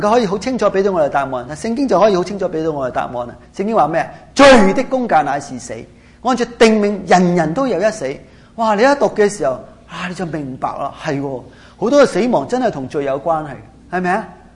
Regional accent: China; 但是我中国人很懂得讲一句的

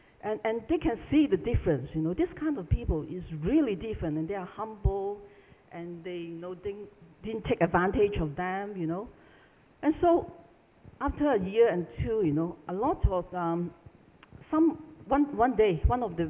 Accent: Hong Kong; And to us, you know, we come from Hong Kong. It's not the usual way that we did, right?

